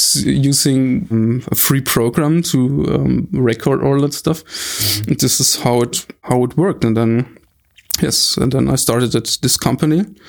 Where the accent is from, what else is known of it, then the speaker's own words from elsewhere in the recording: Erlangen, Bavaria, Germany; English is a second language; I was growing up near Erlangen, actually.